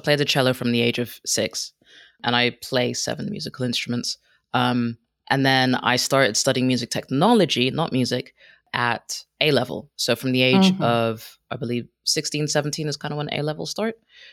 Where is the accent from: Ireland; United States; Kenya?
Kenya; first language Swahili; English is a second language; English wasn't my first language. So I know if you listen to me right now, you're like, oh, she sounds like she's American. I'm not American. I'm Kenyan.